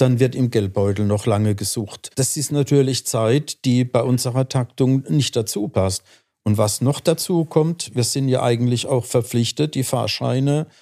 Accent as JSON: {"language": "German", "town": "Speyer", "region": "Rhineland-Palatinate", "country": "Germany", "tie": "born or raised there", "said": "ich bin ja in Speyer geboren und musste auch aus der Altstadt hinten am Dom vorbei, ins Gymnasium später."}